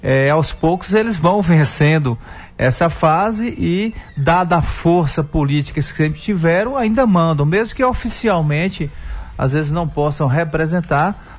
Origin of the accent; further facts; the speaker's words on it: Vitória da Conquista, Bahia, Brazil; eu sou daqui de Conquista. Conquista tem umas expressões assim que são bem típicas, né? Tipo enrabar.